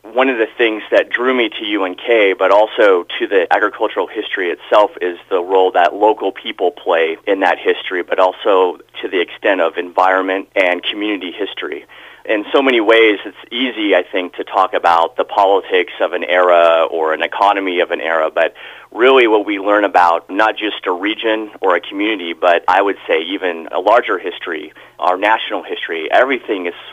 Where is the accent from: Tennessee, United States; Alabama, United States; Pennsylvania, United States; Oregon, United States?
Oregon, United States; I was born in Oregon and grew up in the southern part of the state, and usually people who love agricultural history sort of grew up on farms.